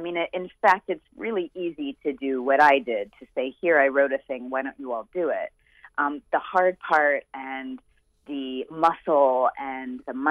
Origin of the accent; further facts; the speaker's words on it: San Francisco, California, United States; And, of course, I'm from San Francisco. So I am excited to see a couple of San Francisco readings